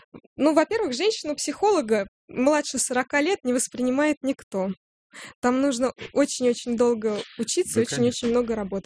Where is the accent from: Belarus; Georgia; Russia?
Russia; Moscow; москвичка.